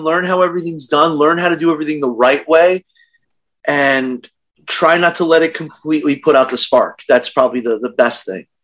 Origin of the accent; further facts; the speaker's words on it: Brooklyn, New York, United States; now in Chicago, United States; I'm in the Chicago suburbs right now, yeah.